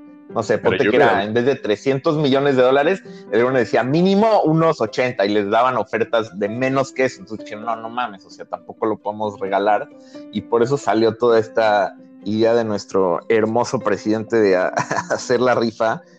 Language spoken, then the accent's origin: Spanish; Mexico; nosotros, o sea, como mexicanos tenemos ahorita el mejor ejemplo